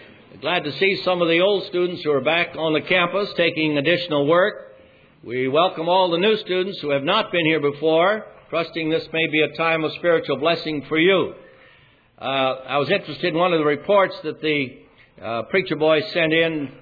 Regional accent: United States; I'm glad I'm an American. I'm glad that our forefathers came to this country

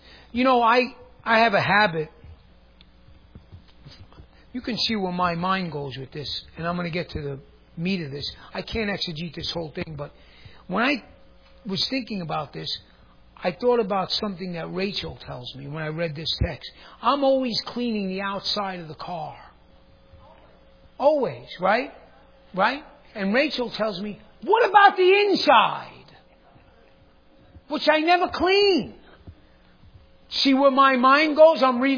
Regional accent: New York, United States; I thought I was a guy from New York and knew the streets and stuff.

